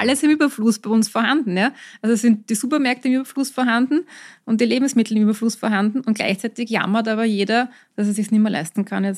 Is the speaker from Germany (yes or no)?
no; Austria; das ist nur bei uns in Österreich so, aber es ist trotzdem immer noch sehr viel, sehr billig bei uns